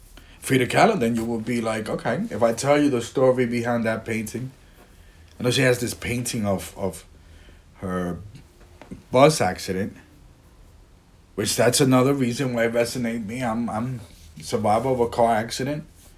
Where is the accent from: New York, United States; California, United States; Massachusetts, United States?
New York, United States; New York City; I grew up in the Bronx, so obviously I got a lot of Mexicans around me.